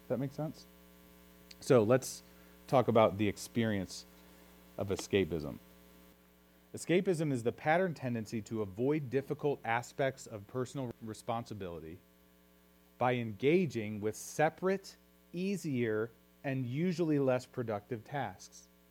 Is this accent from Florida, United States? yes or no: no; Cleveland, Ohio, United States; Okay, I'm from Cleveland, and that is a fantasy